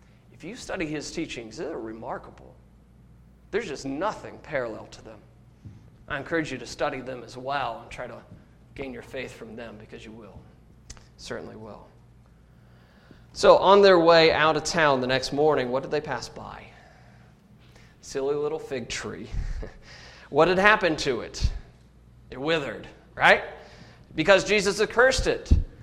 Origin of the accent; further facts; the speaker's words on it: Indianapolis, Indiana, United States; You know, we're from Indiana. We're from Indianapolis. And that's kind of a small little city.